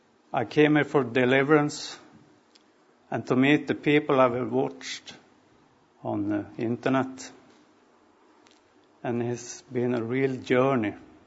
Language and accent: English; Sweden; English is a second language; And you might recognize a slight accent because I'm from Sweden.